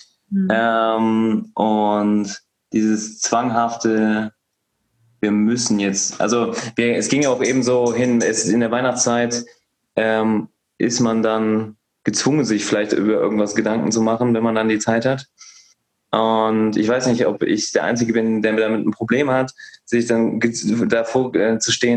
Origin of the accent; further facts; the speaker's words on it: North Rhine-Westphalia, Germany; meine Heimat ist ja NRW